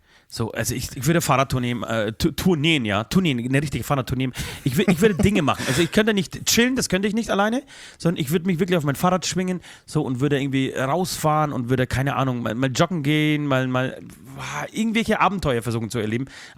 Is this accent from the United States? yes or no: no; Poland; born there; Ich nehme sie mit zu meinem Geburtsort, zu meinem Geburtshaus, in die Wohnung